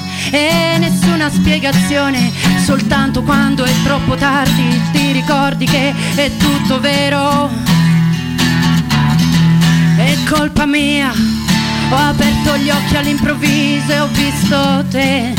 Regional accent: Basilicata, Italy; il nostro singolo che è stato scritto in dialetto, perché essendo lucana ho deciso di ovviamente di rispecchiare quelle che sono le mie origini

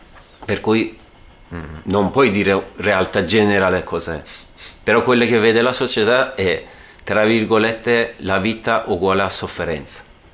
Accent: Iran; Italian is a second language; now in Italy; In Iran fare le magie è un peccato.

